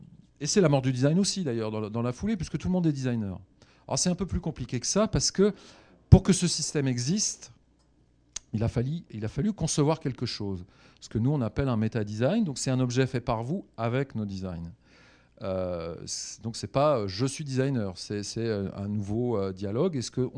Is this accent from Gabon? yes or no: no; France; Comme je suis un Français avec la raison critique et mon éducation